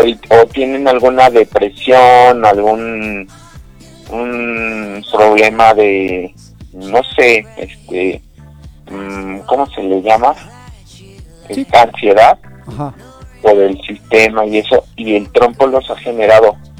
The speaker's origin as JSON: {"language": "Spanish", "country": "Mexico", "said": "tristemente entrábamos como mexicanos, no como nacionales peruanos"}